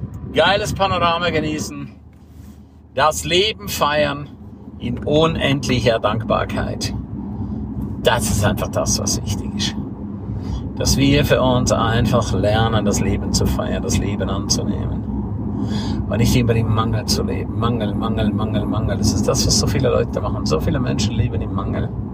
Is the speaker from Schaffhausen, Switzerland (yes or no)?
no; St. Moritz, Graubünden, Switzerland; Aber jetzt bin ich hier in meiner Heimat St. Moritz.